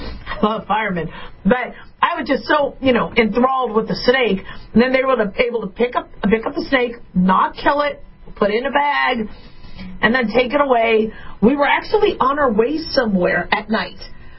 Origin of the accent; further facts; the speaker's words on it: Arizona, United States; And I grew up in Arizona, so there were snakes all over the place.